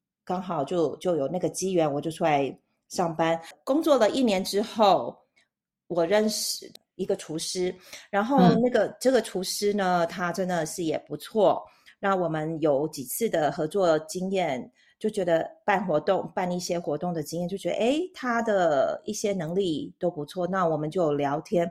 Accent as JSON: {"language": "Chinese", "region": "Taichung", "country": "Taiwan", "said": "我台中的、嗯、我是台中人，然后我跟我弟弟在台中开了一家餐厅"}